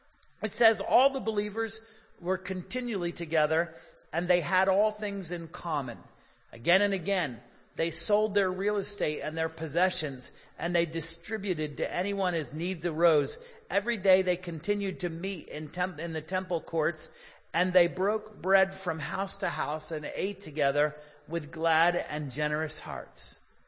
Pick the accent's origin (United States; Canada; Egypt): United States; Philadelphia, Pennsylvania; Philadelphia is my hometown.